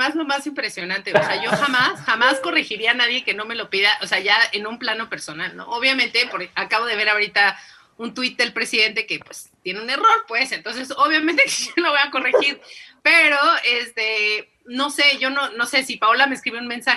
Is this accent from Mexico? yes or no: yes; Mexico; A ver, pero nosotros en México decimos fútbol